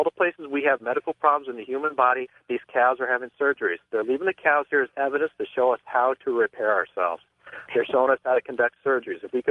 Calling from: Sherman Oaks, California, United States; Oh, this is from Sherman Oaks, California.

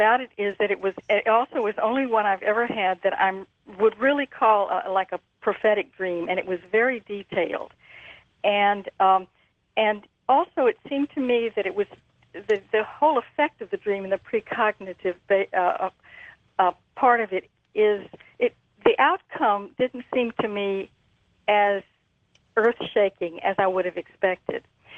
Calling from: Petaluma, California, United States; Hi, this is … I'm calling from Petaluma, California.

